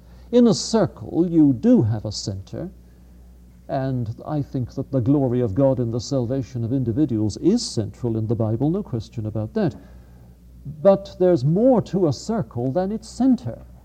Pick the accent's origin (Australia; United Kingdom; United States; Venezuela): United Kingdom; England; And I say this as an English Anglican.